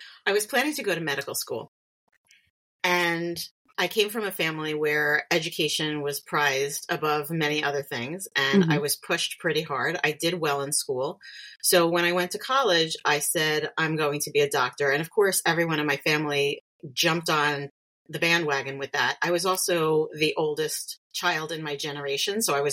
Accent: New York City, New York, United States; born there; I was born in New York, but I didn't grow up in New York.

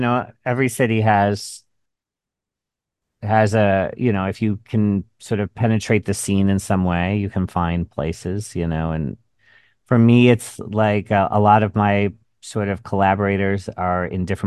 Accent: Cleveland, Ohio, United States; Well, I'm from Cleveland originally.

